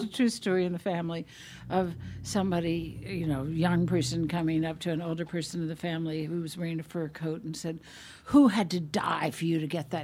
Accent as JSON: {"language": "English", "town": "New Orleans", "region": "Louisiana", "country": "United States", "said": "is a very, very common New Orleans name, and I'm from New Orleans."}